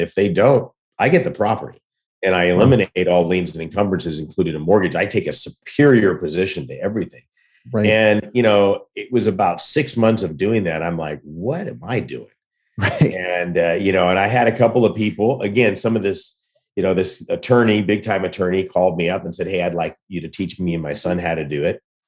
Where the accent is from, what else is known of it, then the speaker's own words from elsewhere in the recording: Santa Barbara, California, United States; I mean, I grew up in Santa Barbara, and that's such a misnomer because it was before it was Santa Barbara.